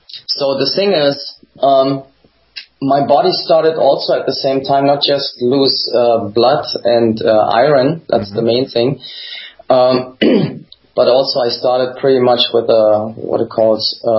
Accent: East Germany, Germany; English is a second language; I grew up in East Germany.

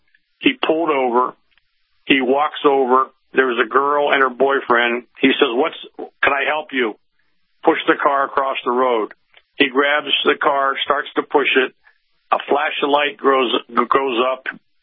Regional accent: Steubenville, Ohio, United States; Growing up in my hometown of Steubenville, Ohio, which is the home of … Jimmy the Greek.

